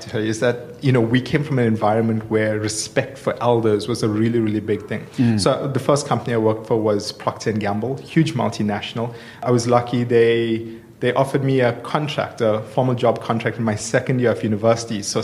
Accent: Durban, KwaZulu-Natal, South Africa; So I grew up in Durban in an area called Clare Estate.

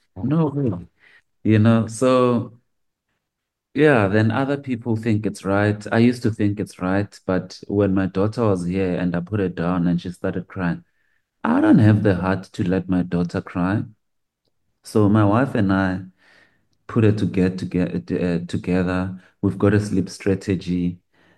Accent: Soweto, Gauteng, South Africa; Like for me, I know I was born in Soweto. I got raised by my beautiful parents.

